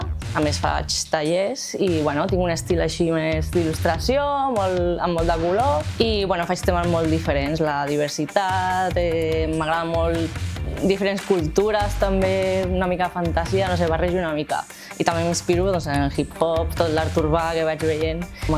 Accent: Esplugues de Llobregat, Catalonia, Spain; Jo sóc d'Esplugues i bueno, tinc un mural allà i no tenen moltes coses.

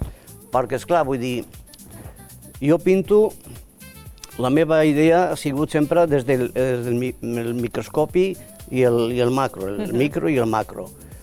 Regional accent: Binéfar, Aragon, Spain; jo quan estava al meu poble, a Binèfar, la meva mare feia una col·lecció d'aquells col·leccionables, no?

